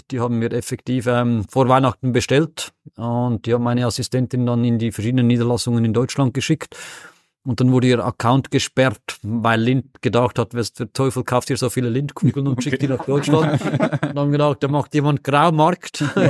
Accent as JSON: {"language": "German", "region": "Zurich", "country": "Switzerland", "also_born_or_lived": "Geneva", "accent": "Swiss", "said": "Nicht zu überhören, mein Schweizer Akzent, das leugne ich auch nicht. Ich bin aus Zürich"}